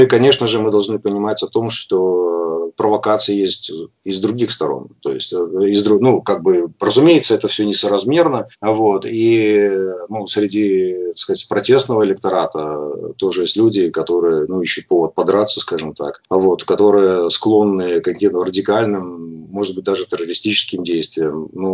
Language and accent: Russian; Belarus; чтобы помнить о том, что мы все белорусы, мы все граждане одной страны